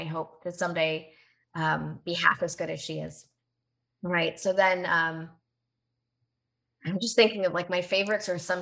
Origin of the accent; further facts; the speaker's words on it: Colorado, United States; born there; now in Savannah, United States; I was born in Colorado.